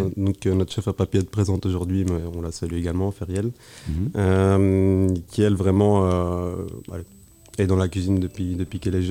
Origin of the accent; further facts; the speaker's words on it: Belgium; also born or lived in Algeria; On est algériens tous les deux, on est né là-bas. On a grandi en Belgique.